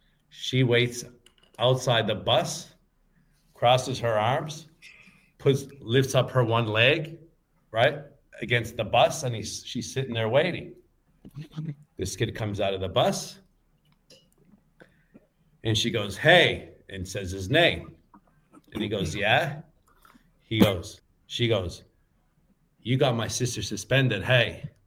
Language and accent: English; Canada; Actually, I'm from Canada.